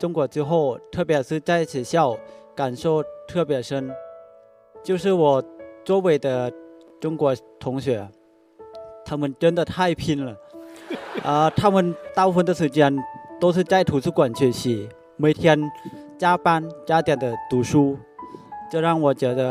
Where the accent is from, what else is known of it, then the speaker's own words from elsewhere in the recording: Northeast Laos, Laos; Chinese is a second language; now in Beijing, China; 我是来自北京第二外国语学院汉语言专业的学生，我的家乡在老挝的东北部。